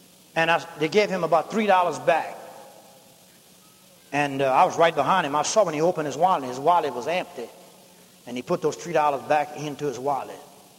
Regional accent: Louisiana, United States; I'm from Louisiana.

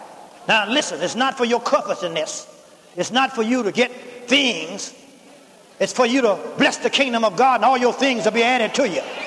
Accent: Louisiana, United States; He out of Ohio. I'm from Louisiana.

